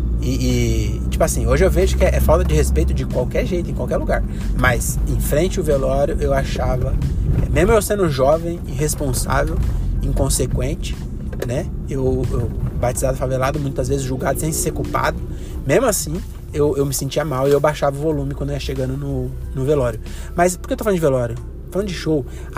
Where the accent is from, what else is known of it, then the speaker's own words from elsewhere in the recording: Francisco Morato, São Paulo, Brazil; now in Cajamar, Brazil; Se você é de Carapicuíba, mano, eu sou de Morato, tá ligado? Agora eu sou de Cajamar.